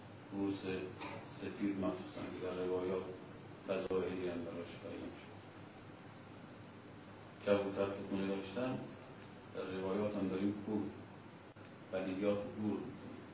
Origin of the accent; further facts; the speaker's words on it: Mashhad, Razavi Khorasan, Iran; اگه بچه مشهدم صبح میرفتم نان بگیرم